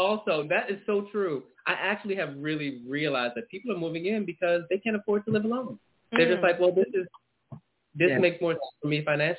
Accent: Baltimore, Maryland, United States; Absolutely. I'm from Baltimore. There's a lot of shade.

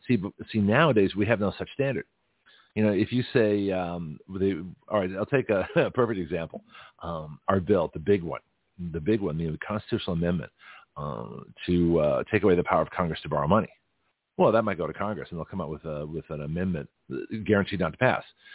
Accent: Canada; now in United States; I was, as a Canadian, a member of the Commonwealth, but I'm an American. And so I am not part of the British Commonwealth. And so I, as much as I respect it and remember my, you know, my origins as a Canadian

